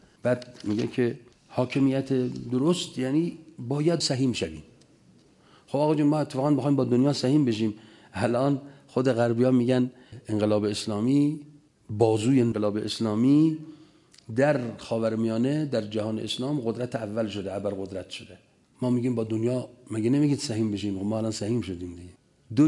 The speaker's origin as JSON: {"language": "Persian", "country": "Iran", "said": "به من به عنوان یک ایرانی گفتن شما قدر ایرانتون رو بدونید"}